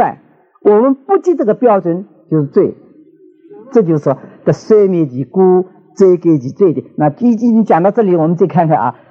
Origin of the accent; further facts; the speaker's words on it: China; 犹太人也像，要像我们中国人，我们中国人老乡一样的啊